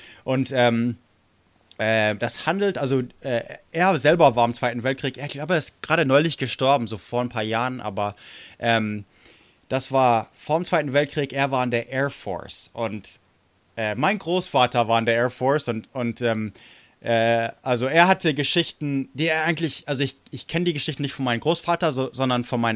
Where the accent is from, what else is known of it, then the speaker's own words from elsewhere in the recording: Munich, Bavaria, Germany; also München und so, also wo ich aufgewachsen bin.